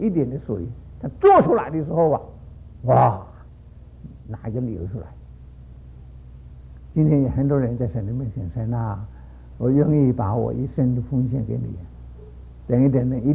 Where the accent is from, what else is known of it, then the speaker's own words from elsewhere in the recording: China; 我们中国人早起学写字最好处啊，早起学写字，早起运动也是好啊